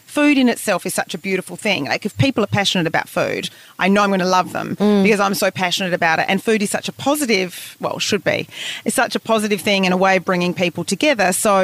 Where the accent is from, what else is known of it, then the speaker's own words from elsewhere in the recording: Melbourne, Victoria, Australia; also born or lived in Sydney; I grew up in Melbourne and I also lived in Sydney for a while